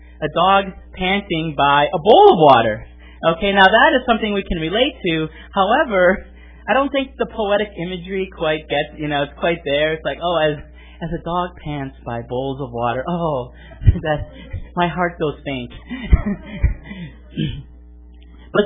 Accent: Milwaukee, Wisconsin, United States; also born or lived in New York City; I grew up in Milwaukee, and I lived for many years in New York City.

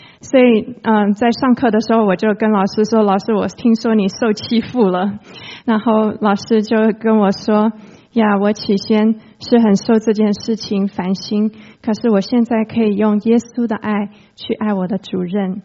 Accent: Taiwan; 我从小是在台湾出生，我爸爸是美国人，我妈妈是台湾人。

